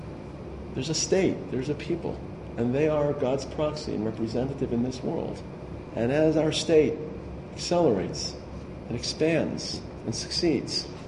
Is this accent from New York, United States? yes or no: yes; Brooklyn, New York, United States; I grew up in Brooklyn in a very small place